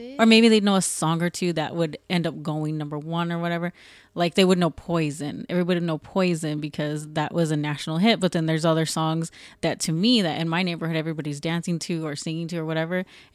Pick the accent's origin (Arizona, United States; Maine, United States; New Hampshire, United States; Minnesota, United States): Arizona, United States; Phoenix; So I grew up a lot in Maryvale, which is some people around here like that are from Phoenix and stuff, they'll know like Maryvale.